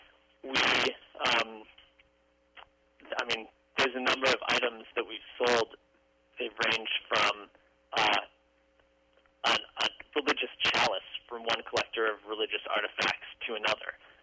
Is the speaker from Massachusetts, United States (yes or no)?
yes; Massachusetts, United States; I grew up outside of Boston, only a couple miles from Walden Pond